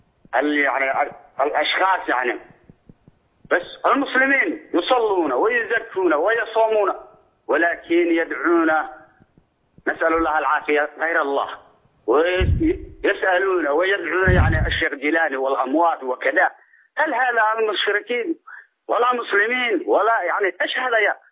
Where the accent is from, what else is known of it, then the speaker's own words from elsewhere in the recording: Somalia; عندنا في الصومال، يعني أنا صومالي